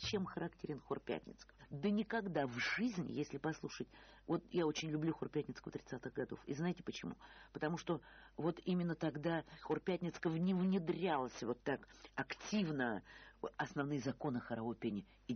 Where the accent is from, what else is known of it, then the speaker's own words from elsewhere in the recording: Tambov, Tambov Oblast, Russia; Вот я из Тамбова, я 31-й регион.